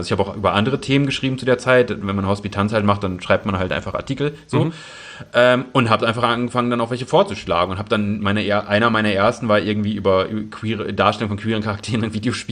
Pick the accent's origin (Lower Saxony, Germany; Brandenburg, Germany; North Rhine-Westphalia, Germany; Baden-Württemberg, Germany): Lower Saxony, Germany; Osnabrück; auf dem Dachboden meiner letzten WG in Osnabrück, wo ich herkomme, vergessen.